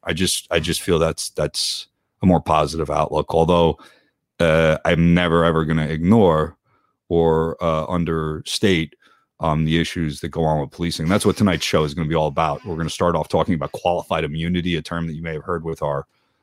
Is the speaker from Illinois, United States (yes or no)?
no; New Jersey, United States; Staying with some family in my home state of New Jersey, and it's nice to be back.